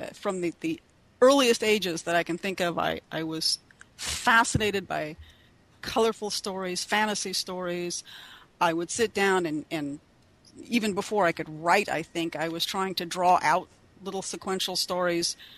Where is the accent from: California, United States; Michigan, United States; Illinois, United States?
Illinois, United States; Danville; I grew up in Danville, Illinois.